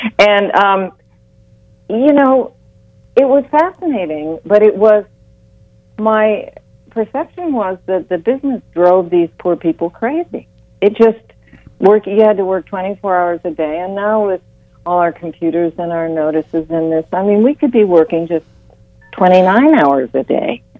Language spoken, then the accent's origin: English; Ohio, United States; I mean, I'm from Ohio.